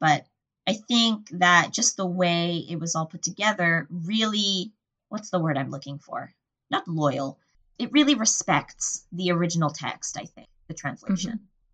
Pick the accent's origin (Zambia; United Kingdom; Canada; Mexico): Canada; where I'm from Canada